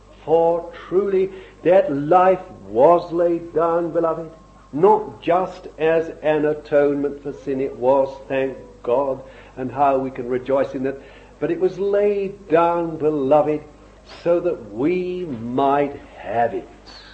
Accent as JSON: {"language": "English", "region": "London", "country": "United Kingdom", "tie": "born there", "said": "I was born in London, a real, you know."}